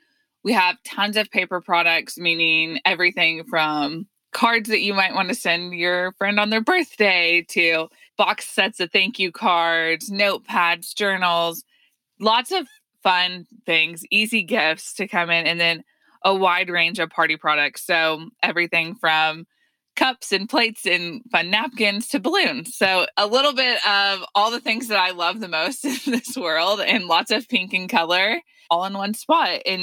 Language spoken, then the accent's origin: English; Hot Springs, Arkansas, United States; I'm originally from Hot Springs, a town here in Arkansas, for those of you that are not from the state.